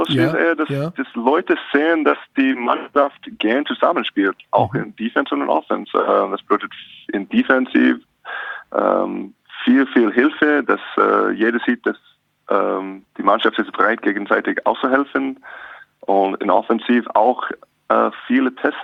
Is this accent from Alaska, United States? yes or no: yes; Alaska, United States; German is a second language; moved away as an adult; Ich bin in Alaska aufgewachsen